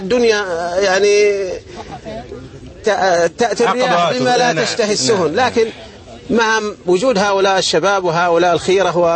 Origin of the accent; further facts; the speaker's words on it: Tabuk, Tabuk Province, Saudi Arabia; انا من اهل تبوك.